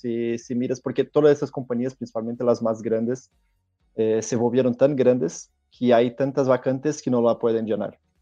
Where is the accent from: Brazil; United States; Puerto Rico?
Brazil; São Paulo; Spanish is a second language; moved away as an adult; Yo soy de São Paulo, Brasil. Ahora estoy pasado acá desde la pandemia, pero ya tuve experiencia de vivir en otros países, especialmente de Latinoamérica, Centroamérica y Sudamérica.